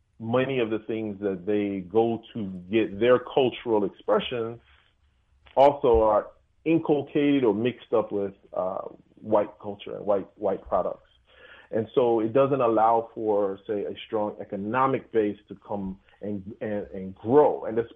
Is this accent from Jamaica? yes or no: yes; Jamaica; So me as a Jamaican, if I want to make my traditional foods, then I go to the Caribbean store and I pick up the jerk sauce